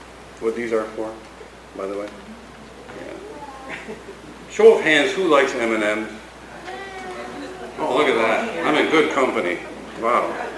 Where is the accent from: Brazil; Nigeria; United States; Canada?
Canada; You know, I come from Canada and hockey's big.